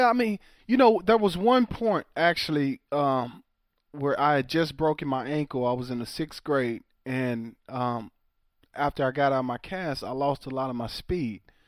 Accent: Waco, Texas, United States; the town I grew up in Waco

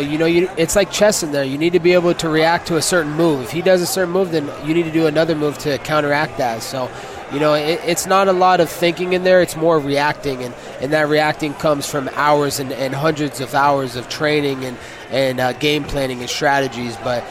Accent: Oregon, United States; You know, the guy that I grew up with in Oregon is my Oregon bad guy brother, Chael Sonnen.

